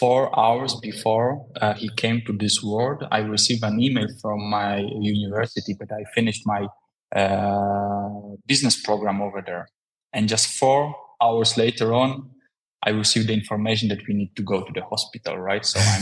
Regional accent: Warsaw, Masovian Voivodeship, Poland; English is a second language; I was born and raised in Warsaw, in Poland, Central Europe.

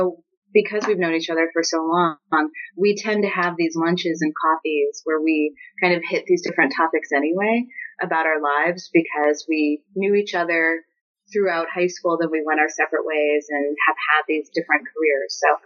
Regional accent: Chicago, Illinois, United States; I grew up in Bronzeville and then moved to Hyde Park.

